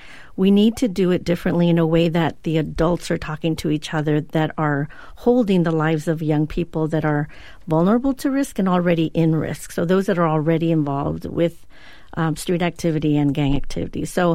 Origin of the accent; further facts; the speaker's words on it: Redwood City, California, United States; So when I was growing up in Redwood City, California